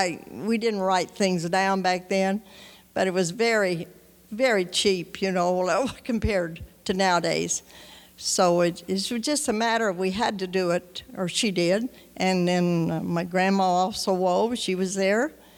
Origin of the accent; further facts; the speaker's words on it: Indiana, United States; I'm from Jackson County, Indiana now, which is a Brownstown address. I was raised in Bartholomew County, which is north of Jackson County, lays next to it